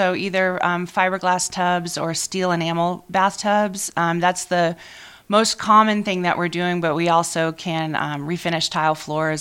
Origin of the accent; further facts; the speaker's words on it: Maryland, United States; we're from Maryland, and just recently moved to the Valley in May, although we've been coming here for maybe 4 or 5 years now.